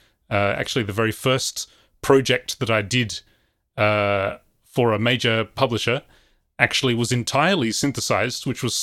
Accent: Australia; of course, I'm Australian, which means I'm, you know, I was brought up on Eurovision every year

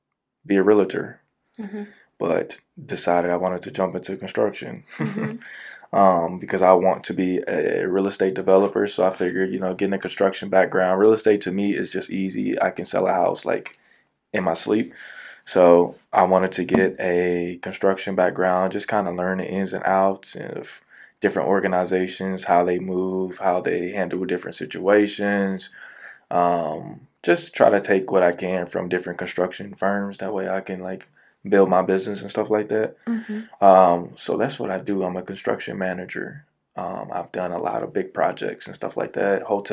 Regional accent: St. Louis, Missouri, United States; now in Atlanta, United States; I am from St. Louis, Missouri, originally. Mm-hmm. Been down here in Atlanta for 3 years now.

